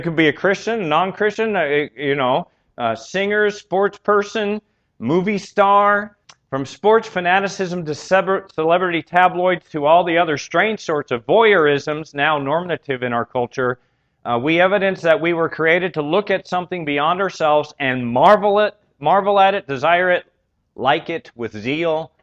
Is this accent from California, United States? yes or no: yes; San Diego, California, United States; I came from San Diego, was not really big into college sports at all at the time.